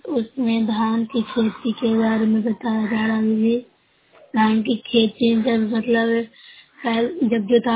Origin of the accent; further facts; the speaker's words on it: Bihar, India; मैं news block के हूँ, जिला नालंदा की निवासी हूँ।